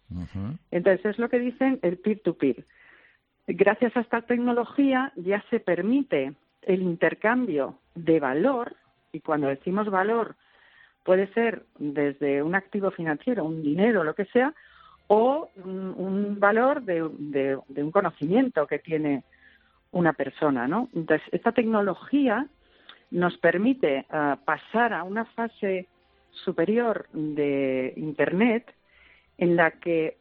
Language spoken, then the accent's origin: Spanish; Spain; España es increíble, somos increíbles los españoles.